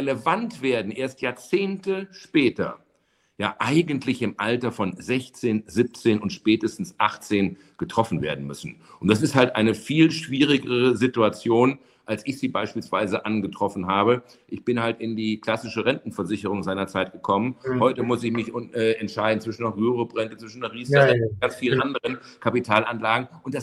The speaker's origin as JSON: {"language": "German", "country": "United States", "said": "Als Amerikaner würde ich sofort immer erst die Möglichkeit sehen, damit einmal Marmeladenbrot zu schmieren"}